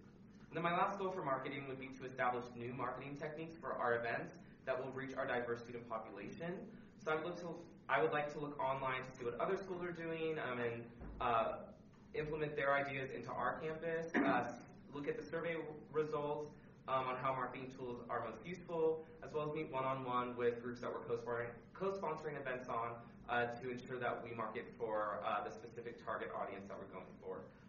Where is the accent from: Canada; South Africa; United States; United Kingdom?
United States; Reno, Nevada; I'm from the Reno area and was going to live at home my first year.